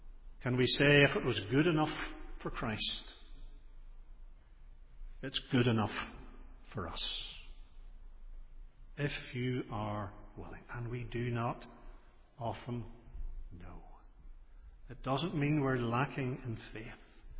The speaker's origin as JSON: {"language": "English", "town": "Portrush", "region": "Northern Ireland", "country": "United Kingdom", "tie": "born or raised there", "said": "I always remember announcements as growing up in Portrush would be given the following announcements are subject to the sovereign will of God."}